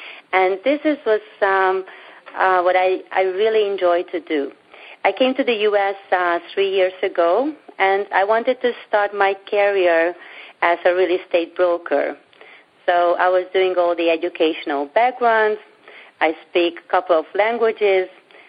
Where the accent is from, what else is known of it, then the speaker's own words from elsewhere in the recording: Hungary; English is a second language; Okay. So I'm from Europe. I'm Hungarian.